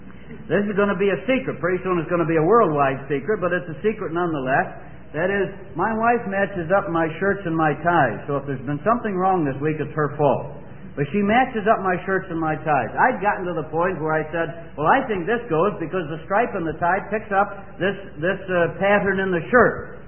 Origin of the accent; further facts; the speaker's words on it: Scotland, United Kingdom; but being a Scotsman, I soon found that pretty soon the wide ones come back again